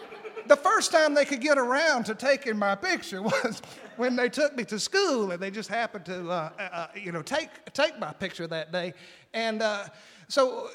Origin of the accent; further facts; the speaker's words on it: Madison, Mississippi, United States; I'm from Madison, Mississippi, and I'm a drug dealer.